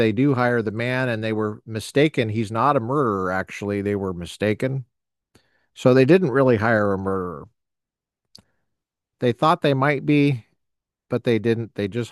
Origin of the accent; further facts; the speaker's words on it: Colorado, United States; I grew up near Martin Marietta. It's in Colorado. It's in Colorado. Well, at least it was when I was growing up.